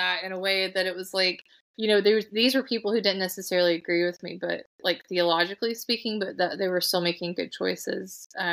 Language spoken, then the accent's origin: English; Ringgold, Georgia, United States; there's one that was from my hometown in Ringgold that I use as an example